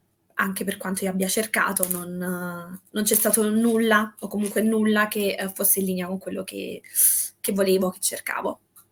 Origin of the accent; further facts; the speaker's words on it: Naples, Campania, Italy; moved away; mi sono sempre sentita un po' fuori posto a Napoli